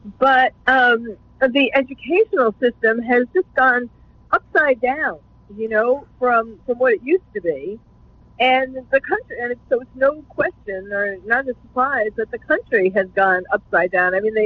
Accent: New York, United States; And so I start with the New York Post since I was born and bred in New York.

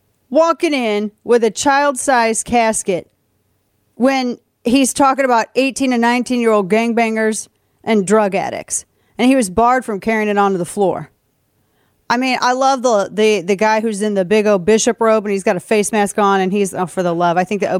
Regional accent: Missouri, United States; this is out of my home state of Missouri.

